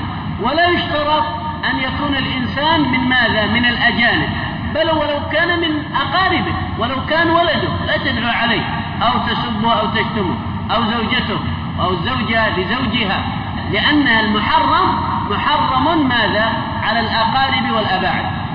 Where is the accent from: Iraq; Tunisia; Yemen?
Yemen; مثل ما ينظر أصلحنا لمن يخزن هنا عندنا في اليمن.